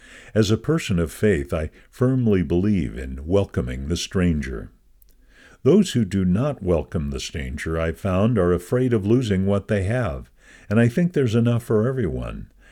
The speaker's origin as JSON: {"language": "English", "country": "Puerto Rico", "tie": "born or raised there", "said": "Growing up in Puerto Rico, I learned that after hurricane storms and anything was quite stressful, that sharing a meal was very important."}